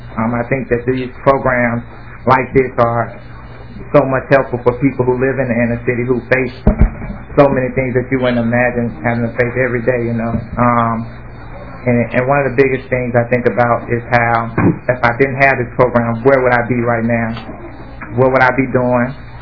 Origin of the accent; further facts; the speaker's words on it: Minneapolis, Minnesota, United States; I'm from North Minneapolis. I'm 21 years old.